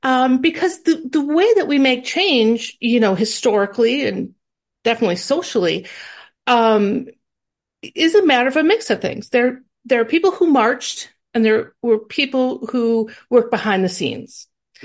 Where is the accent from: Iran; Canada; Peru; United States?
United States; Midwest; I'm from the Midwest, so we're naturally polite.